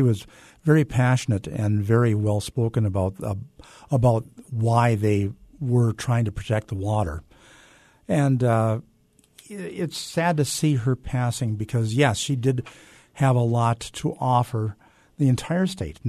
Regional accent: North Dakota, United States; And I said, " … I'm from North Dakota."

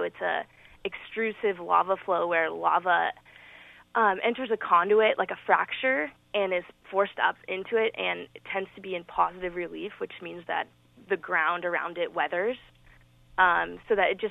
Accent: Ashland, Oregon, United States; And I'm actually from Ashland. I went to Ashland High School, so I've spent a lot of time revisiting my childhood and the areas that I've seen as a child.

